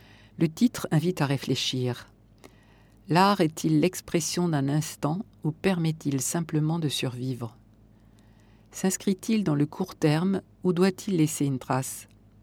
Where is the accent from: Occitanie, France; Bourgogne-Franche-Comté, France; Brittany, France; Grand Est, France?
Bourgogne-Franche-Comté, France; born there; Je suis née en Bourgogne, et cette région de nourriture, de parfum, m'a nourrie.